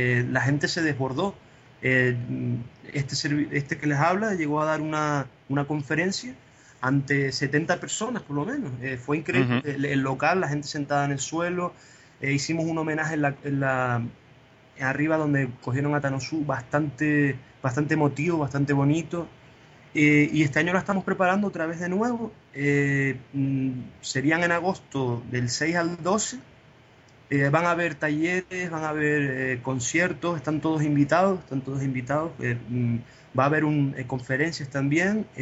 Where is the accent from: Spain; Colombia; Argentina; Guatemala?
Spain; El Paso, Canary Islands; Son de aquí de mi pueblo, El Paso, que también están todos invitados a venir